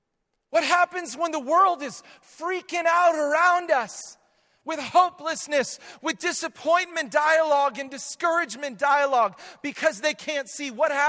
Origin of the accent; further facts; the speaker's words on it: Wisconsin, United States; I grew up in Wisconsin calling it supper.